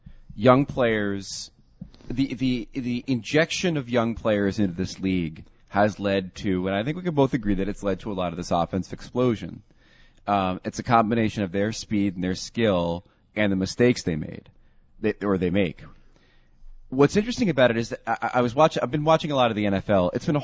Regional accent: New Jersey, United States; Well, you know, I grew up in a real, you know, Jersey neighborhood.

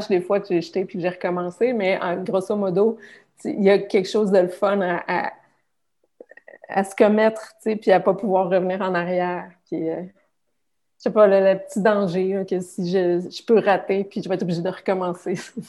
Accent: Charlesbourg, Quebec, Canada; moi, j'ai grandi à Charlebourg

